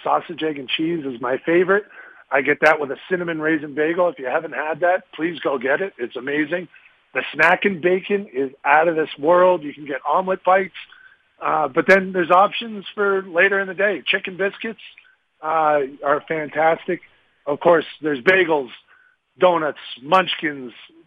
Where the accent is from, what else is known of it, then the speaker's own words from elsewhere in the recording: Boston, Massachusetts, United States; now in Nashville, United States; Yeah, well, you know, of course, I'm from Boston, so I love my Dunks. And now Nashville has so many locations.